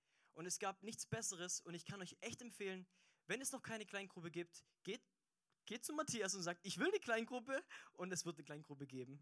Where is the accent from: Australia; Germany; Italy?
Germany; Aalen, Baden-Württemberg; ich komme aus Aalen